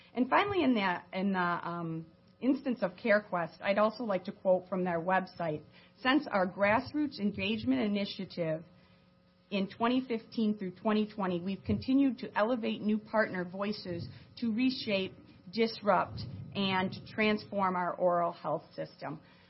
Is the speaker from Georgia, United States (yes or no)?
no; Michigan, United States; I'm actually from Otsego County.